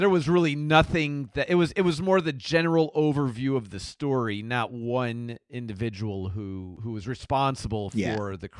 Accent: Chicago, Illinois, United States; I grew up in Chicago.

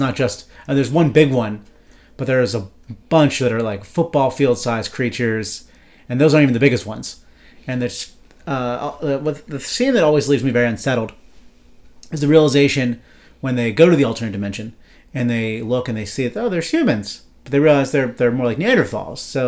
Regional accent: Pittsburgh, Pennsylvania, United States; I'm from Pittsburgh.

